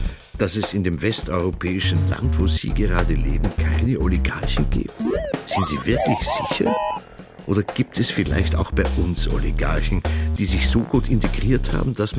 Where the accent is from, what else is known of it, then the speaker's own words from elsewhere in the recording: Switzerland; Ich kann mir das nicht ganz gut vorstellen als Schweizer.